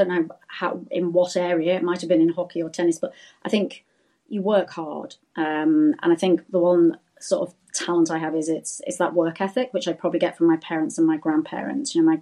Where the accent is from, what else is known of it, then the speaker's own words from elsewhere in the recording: United Kingdom; Well, I think being British, I think the weather makes you very resilient.